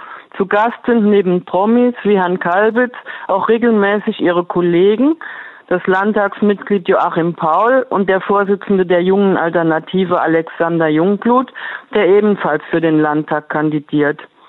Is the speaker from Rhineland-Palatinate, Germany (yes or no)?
yes; Rhineland-Palatinate, Germany; Ich komme aus dem Westerwald